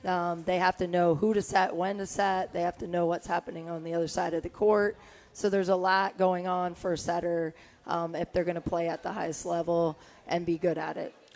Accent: California, United States; And I'm originally from California, so obviously true to my heart.

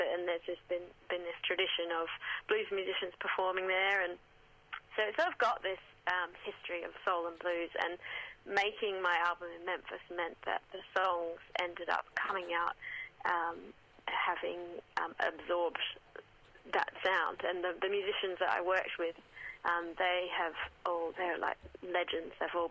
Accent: Western Australia, Australia; now in England; I'm from Western Australia, live in England, but I tour a lot all over, but a lot in the States now as well.

